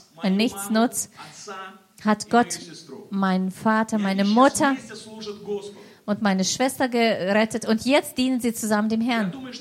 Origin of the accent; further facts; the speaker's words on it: Belarus; Ich bin aus Weißrussland und freue mich.